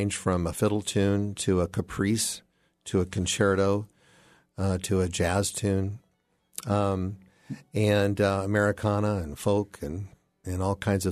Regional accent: Seattle, Washington, United States; I grew up in Seattle, not too far from here, but far away from the traditional music of the South

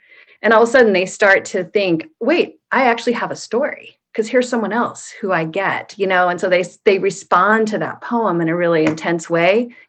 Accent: Portland, United States; I grew up in Portland in a little bit of a rough high school.

